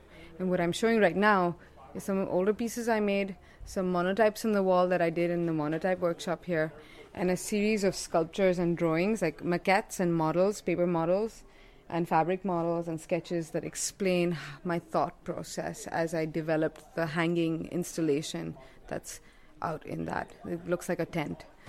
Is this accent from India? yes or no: yes; India; now in New York, United States; and I'm from India, and I live in New York.